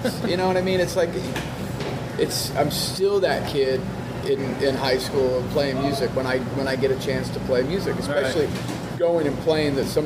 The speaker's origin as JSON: {"language": "English", "town": "Lake Tahoe", "region": "California", "country": "United States", "tie": "born or raised there", "said": "I grew up in Lake Tahoe, California. Small little, you know, mountain town."}